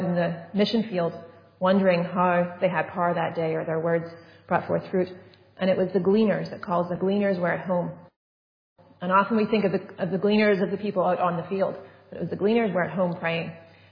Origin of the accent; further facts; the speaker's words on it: Northern Ireland, United Kingdom; because I'm from Northern Ireland